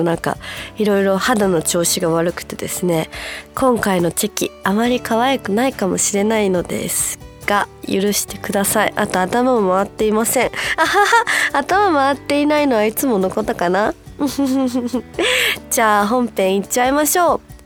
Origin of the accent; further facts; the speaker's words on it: Okinawa, Japan; やっぱ沖縄生まれ沖縄育ちだからね、雪に触れ合う機会がないので、